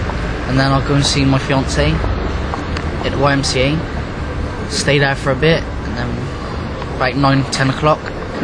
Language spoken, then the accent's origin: English; Bristol, South West England, United Kingdom; also born or lived in Gloucester; I'm 18. Come from Bristol. I was born in Gloucester. Brought up Bristol, back to Gloucester.